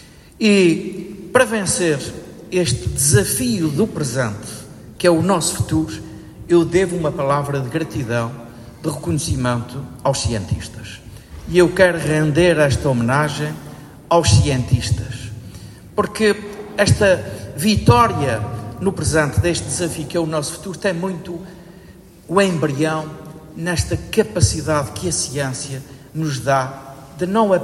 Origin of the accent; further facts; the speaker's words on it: Portugal; saúdo também, enquanto português e responsável político numa parte do nosso território